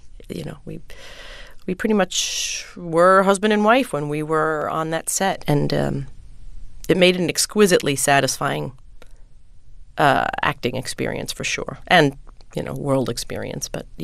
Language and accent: English; West Islip, New York, United States; I grew up on the South Shore originally, down in West Islip. And the neighborhood was all kids my age.